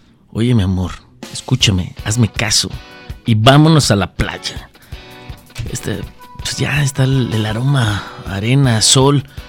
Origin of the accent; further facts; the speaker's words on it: Autlan, Jalisco, Mexico; los que somos de Autlán. Pues estamos a la mitad, ¿no?